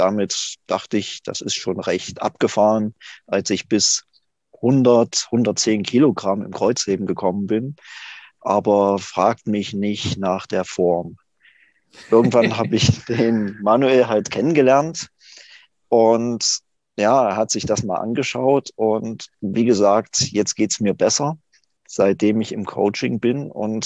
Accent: Ilmenau, Thuringia, Germany; Ich komme aus Ilmenau, das ist in Thüringen.

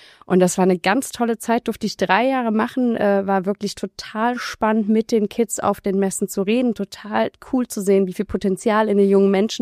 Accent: Trier, Rhineland-Palatinate, Germany; also born or lived in Berlin; Ich habe hier studiert in Mainz. Ne? Und bin aber jetzt wieder zurückgekommen in meine Heimatstadt und wollte unbedingt was machen und auch was zurückgeben.

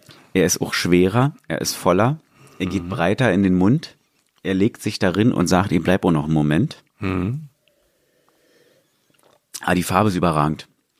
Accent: Berlin, Germany; als Berliner

